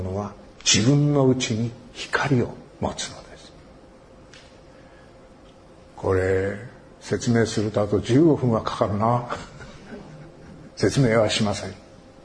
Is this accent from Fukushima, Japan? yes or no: yes; Iwaki, Fukushima, Japan; 私は福島県いわき市から来ました、放射能のおかげで私は輝いております